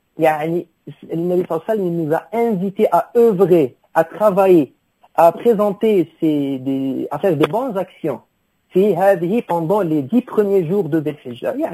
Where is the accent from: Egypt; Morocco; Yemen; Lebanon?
Morocco; Fes, Fès-Meknès; انا فاسي ما عندناش هذه الاعتبارات هنا